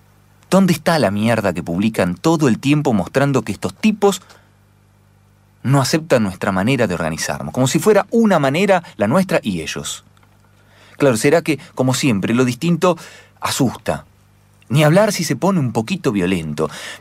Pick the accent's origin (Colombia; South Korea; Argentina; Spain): Argentina; así como me siento argentino, también me siento parte de los pueblos originarios